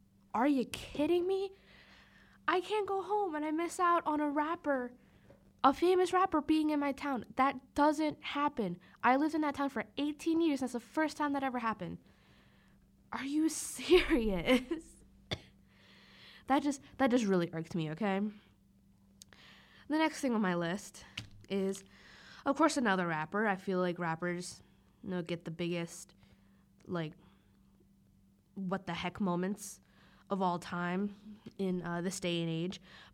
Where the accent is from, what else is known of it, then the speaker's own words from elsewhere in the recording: Palmyra, New Jersey, United States; As I said, I'm from South Jersey, Palmyra, New Jersey. So my town isn't, you know, very well known.